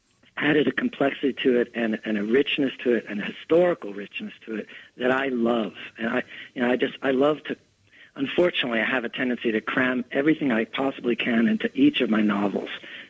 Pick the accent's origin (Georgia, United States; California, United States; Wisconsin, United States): California, United States; Los Angeles; And I saw my father standing in the family room of our house where I grew up in Los Angeles, playing the clarinet